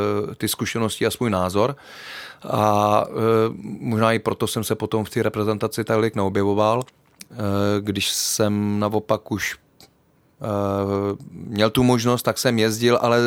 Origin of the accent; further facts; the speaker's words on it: Třebíč, Vysočina Region, Czechia; já pocházím z Třebíče